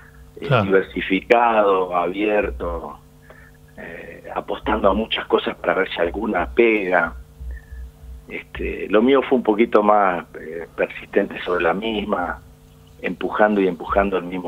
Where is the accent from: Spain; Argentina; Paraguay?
Argentina; Paraná, Entre Ríos; born there; un montón de gente en Paraná, en el barrio donde yo nací, son iguales que yo